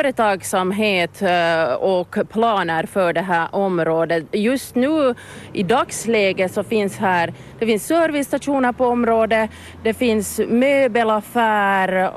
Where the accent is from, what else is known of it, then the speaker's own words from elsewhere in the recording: Kirkkonummi, Uusimaa, Finland; jag är ursprungligen från Kyrkslätt Evitskog